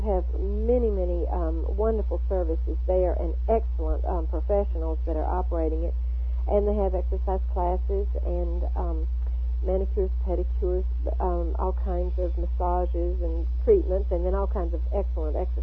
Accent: the South, United States; I grew up in the South

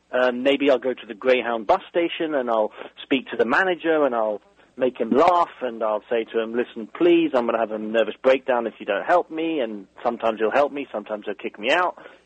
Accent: England, United Kingdom; accent: English; My English accent sometimes helps.

